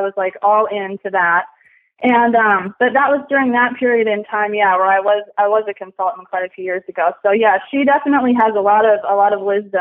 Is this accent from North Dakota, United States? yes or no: yes; North Dakota, United States; and I grew up in North Dakota, and it wasn't exactly the ideal environment for rodeoing either.